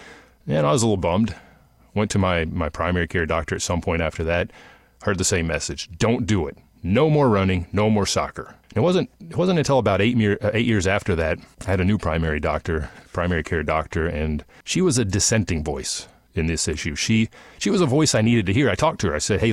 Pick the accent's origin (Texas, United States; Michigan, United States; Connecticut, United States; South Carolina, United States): Texas, United States; I grew up here in North Texas playing soccer all my life.